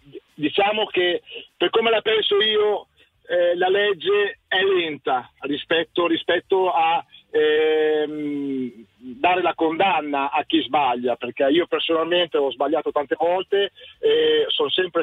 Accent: Reggio Emilia, Emilia-Romagna, Italy; Di Reggio Emilia.

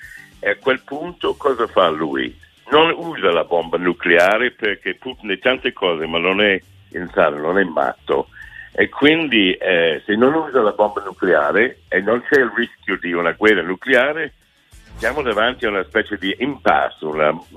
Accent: United States; tu sai che io sono americano

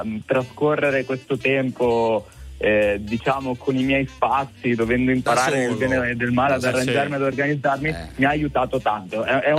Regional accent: Verona, Veneto, Italy; also born or lived in Milan; ho trascorso 3 anni vivendo da solo a Milano. Io vengo da Verona, sono proprio figlio della provincia, quindi sono arrivato in questa città, Milano, completamente diversa

